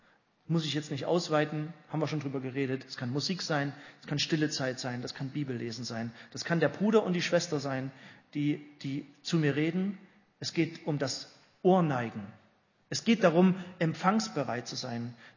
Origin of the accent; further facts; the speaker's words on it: East Germany, Germany; Ich bin ja auch Ossi